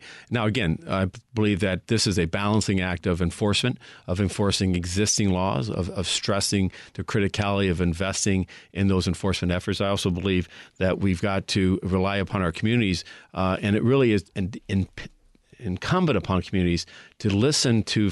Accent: the South, United States; and I grew up in the South during my high school years

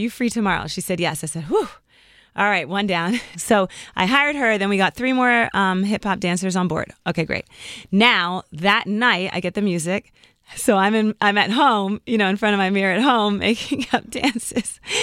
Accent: Washington, District of Columbia, United States; What made dance accessible to me growing up in Washington, D.C. with limited resources was television and film.

